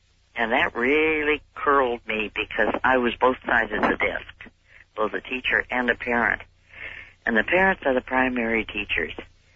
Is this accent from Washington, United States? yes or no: yes; Seattle, Washington, United States; from West Seattle.